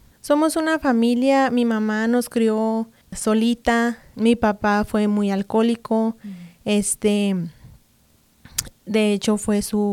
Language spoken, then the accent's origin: Spanish; Bazúchil, Chihuahua, Mexico; Yo soy de Chihuahua. Uh-huh. Soy de un pueblito que se llama Bazúchil, es municipio de Guerrero.